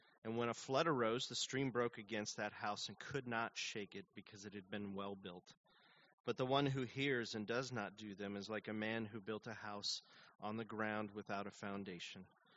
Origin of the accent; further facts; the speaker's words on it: Glendora, California, United States; my wife Tam and I grew up here in L.A. And I grew up over in the Glendora Covina area.